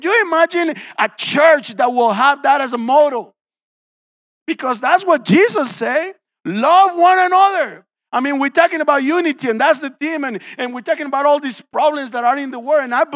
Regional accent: Colombia; English is a second language; And I grew up in Colombia, South America. My dad was the richest man in town.

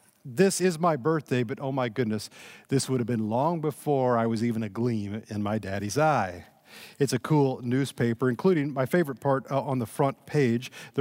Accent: Lincoln, Illinois, United States; I grew up in Lincoln, Illinois, which, check this out, it's the only town named for President Lincoln, by President Lincoln, before he became president.

